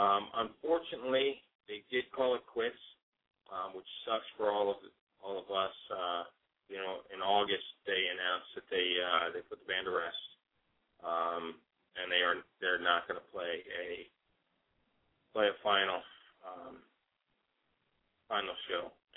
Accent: Philadelphia, Pennsylvania, United States; And I'm from Philly, so fuck you if you don't like it.

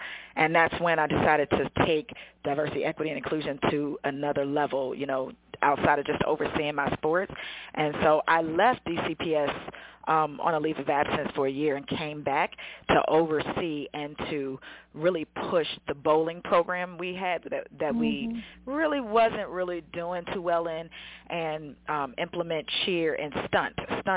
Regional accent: Washington, District of Columbia, United States; back in my hometown. I'm a native of Washington, D.C.

